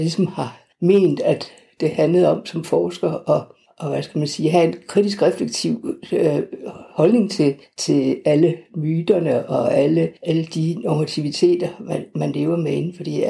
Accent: Esbjerg, Region of Southern Denmark, Denmark; Jeg er født og opvokset i Esbjerg og har stærke rødder i Esbjerg, efter min egen mening.

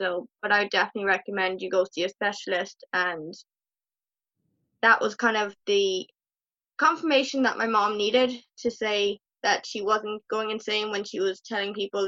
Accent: Ireland; I am from Ireland, in the very rural part of Ireland.

